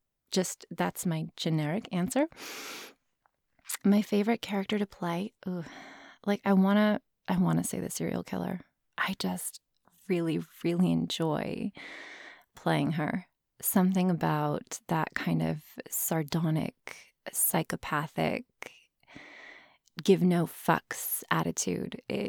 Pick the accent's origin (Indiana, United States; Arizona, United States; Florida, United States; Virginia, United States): Arizona, United States; When I was a kid, we grew up in Arizona and we had no air conditioning because my parents did not have a lot of money when we were growing up.